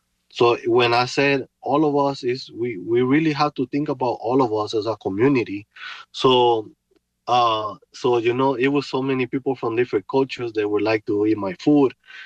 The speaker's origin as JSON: {"language": "English", "country": "Honduras", "second_language": "English", "moved": "as an adult", "lives_now": "United States"}